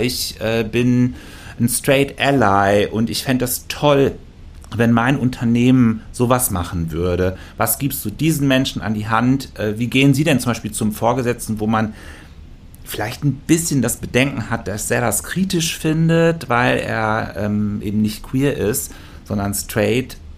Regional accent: North Rhine-Westphalia, Germany; Das heißt, es strahlt auch in meine Heimat ins Sauerland rein.

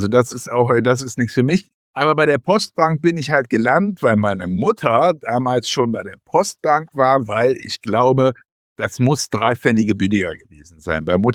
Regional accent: Mönchengladbach, North Rhine-Westphalia, Germany; born there; von meinem Studienort Göttingen zu meinem Geburtsort Mönchengladbach 300 Kilometer fahren musste

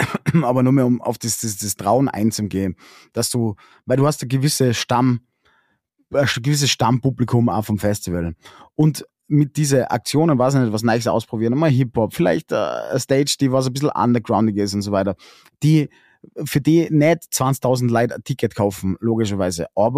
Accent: Salzburg, Austria; letztendlich sind wir Salzburger Bauern.

